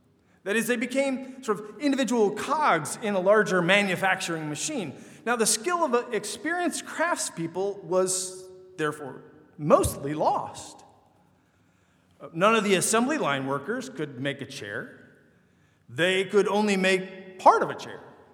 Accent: Michigan, United States; As recently as when I was growing up in Michigan, it was still possible to think about catching on at one of the auto plants.

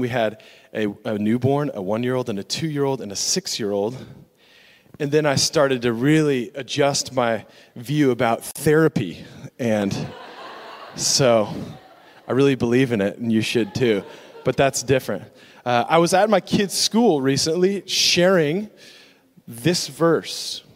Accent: Bend, Oregon, United States; I grew up in Bend, Oregon.

